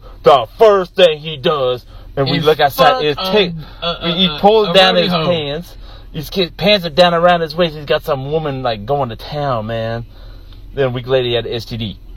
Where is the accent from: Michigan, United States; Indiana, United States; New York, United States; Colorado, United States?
New York, United States; I'm from New York, man.